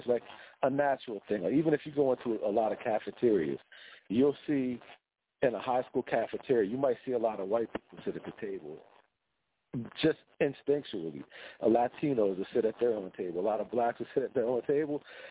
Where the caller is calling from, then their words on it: New Jersey, United States; I'm calling from the South Jersey area.